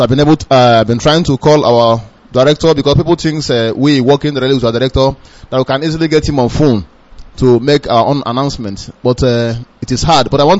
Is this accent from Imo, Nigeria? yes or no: yes; Ohaji, Imo, Nigeria; I am from Ohaji, Ohajisin, Ebema, LGA.